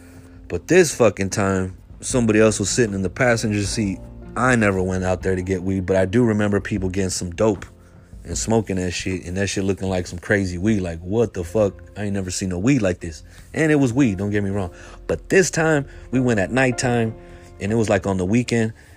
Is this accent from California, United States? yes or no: yes; San Francisco, California, United States; I'm from Frisco, though.